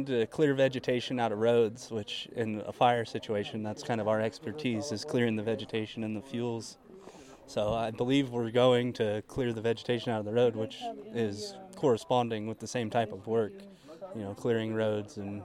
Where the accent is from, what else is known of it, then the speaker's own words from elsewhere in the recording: Mariposa, California, United States; I'm from Mariposa.